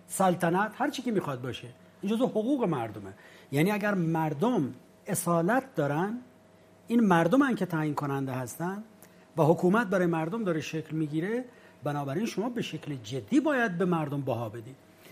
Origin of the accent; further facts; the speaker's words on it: Iran; من به عنوان یک ایرانی برام مهمه